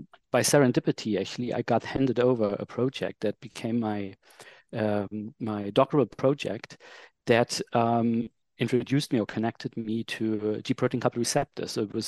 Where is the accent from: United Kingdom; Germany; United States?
Germany; I'm a scientist from Germany.